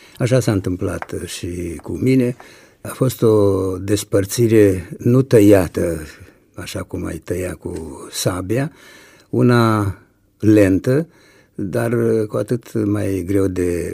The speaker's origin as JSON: {"language": "Romanian", "town": "Bogata", "region": "Suceava County", "country": "Romania", "tie": "born or raised there", "said": "Bogata fiind satul meu natal, Bogata din comuna Baia."}